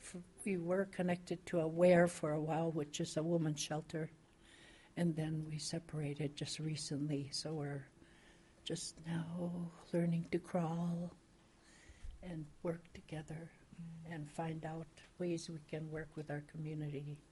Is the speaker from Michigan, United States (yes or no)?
no; Kake, Alaska, United States; I come from Cake and have had different experiences with the ordinances, the bombs they're called.